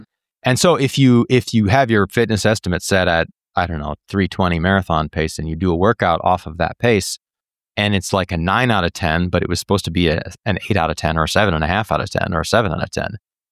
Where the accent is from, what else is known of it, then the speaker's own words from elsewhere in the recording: Minnesota, United States; It's not a major, but my hometown race, Twin Cities, this marathon this weekend is going to be hot.